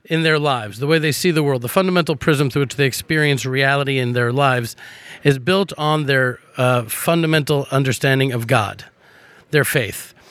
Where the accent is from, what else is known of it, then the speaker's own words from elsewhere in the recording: Texas, United States; moved away as an adult; now in Israel; I was born in Texas, fourth generation Texan. And right after high school, came to Israel for what was supposed to be just a few months.